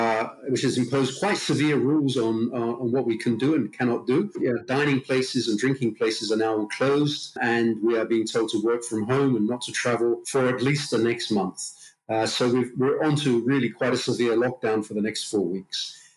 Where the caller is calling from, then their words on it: London, United Kingdom; Pleased to meet you. I'm speaking from London in England.